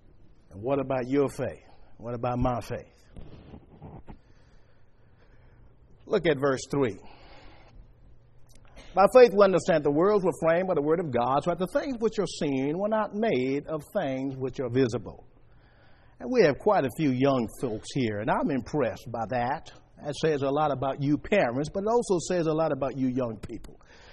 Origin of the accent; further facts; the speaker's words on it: New Orleans, Louisiana, United States; I'm from New Orleans, Louisiana, swampland, flat land. I remember as a youngster growing up, I said, I can't wait. I'm infatuated with mountains.